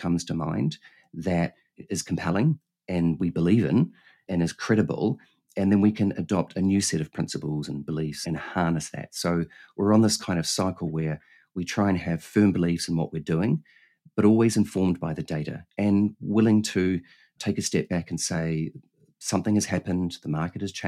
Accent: New Zealand; born there; accent: funny accent; So I was born in New Zealand, hence the slightly funny accent.

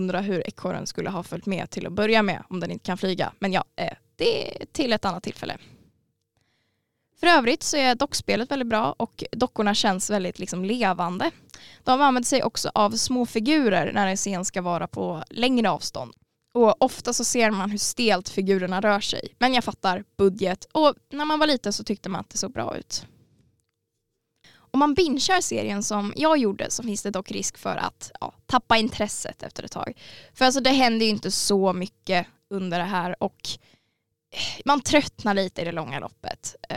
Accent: Skåne, Sweden; accent: Scanian; Ursäkta min skånska.

